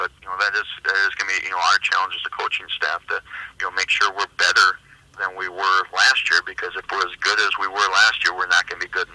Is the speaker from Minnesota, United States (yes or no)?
yes; Duluth, Minnesota, United States; Well, absolutely, because, you know, I grew up in Duluth, and so I was actually living down here at the time, coaching down here.